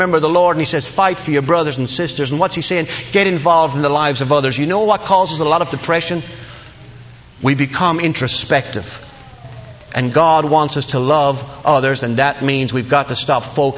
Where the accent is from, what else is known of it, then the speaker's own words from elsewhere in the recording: Ireland; When I was growing up in Ireland, my mom and dad have a home.